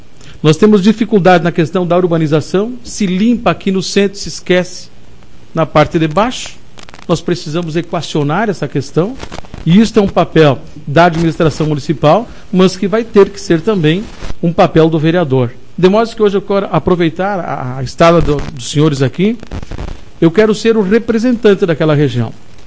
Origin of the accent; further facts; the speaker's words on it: Brazil; born there; Dizer que a Vila Laura, onde nasci, vai ter mais atenção deste vereador.